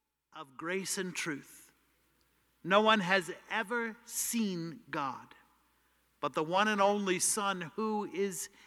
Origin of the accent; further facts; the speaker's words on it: Philadelphia, Pennsylvania, United States; See, I'm from Philadelphia, and that's the way we speak down there.